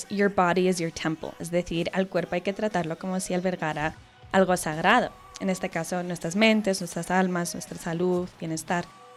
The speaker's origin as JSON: {"language": "Spanish", "country": "Spain", "tie": "born or raised there", "said": "tiene muchos elementos que me recuerdan a mi país natal, a España, pero también con toques muy colombianos."}